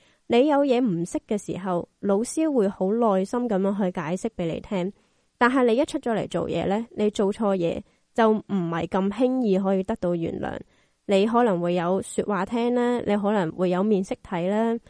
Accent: Hong Kong; 我是今年华大的毕业生，我是香港来的。

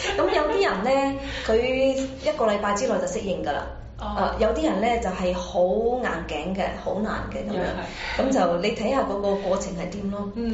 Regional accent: Guangdong, China; 咁我哋中國人啦，特別廣東人啦

